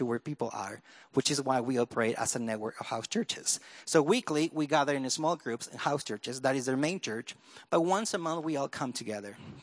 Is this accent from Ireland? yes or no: no; Peru; now in Buenos Aires, Arkansas, United States; and I am originally from Peru.